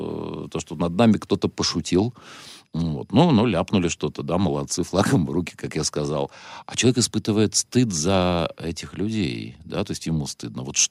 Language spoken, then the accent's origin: Russian; Russia; И я предполагаю, что, ну, ко мне также будут относиться, раз я из России.